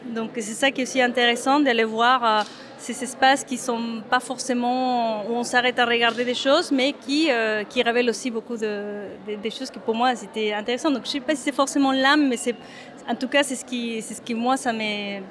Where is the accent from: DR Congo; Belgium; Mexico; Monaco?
Mexico; Mexico City; now in France; je suis photographe, artiste photographe. Je suis d'origine mexicaine, enfin, je viens du Mexique, de la ville de Mexico. Ça fait 15 ans que j'habite en France